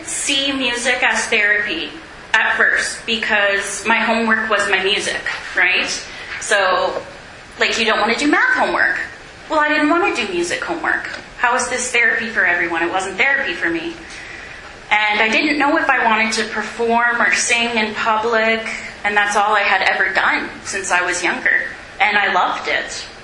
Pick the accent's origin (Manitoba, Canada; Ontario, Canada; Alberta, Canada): Manitoba, Canada; Morden; I'm from Morden, Manitoba, if I forgot to say